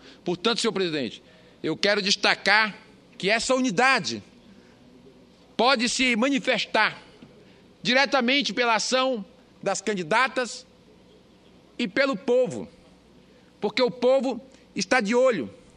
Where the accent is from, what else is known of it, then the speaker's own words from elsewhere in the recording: Northeast Region, Brazil; Nós, como nordestinos, sabemos e sentimos muito isso.